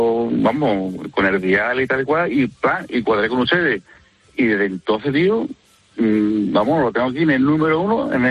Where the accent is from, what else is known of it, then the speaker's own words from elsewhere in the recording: San Fernando, Andalusia, Spain; yo salí de Cádiz, yo soy de San Fernando y mi empresa está en Cádiz.